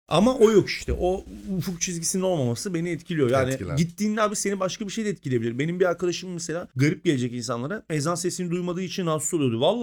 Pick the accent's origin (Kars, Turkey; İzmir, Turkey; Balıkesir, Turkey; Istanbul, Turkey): Istanbul, Turkey; Ben yani İstanbul'da doğdum büyüdüm.